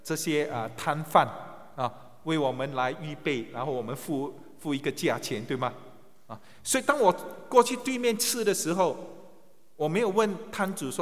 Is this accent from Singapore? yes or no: yes; Singapore; 我们新加坡人很依靠这个熟食中心，你知道吗，希望中国的同胞们明白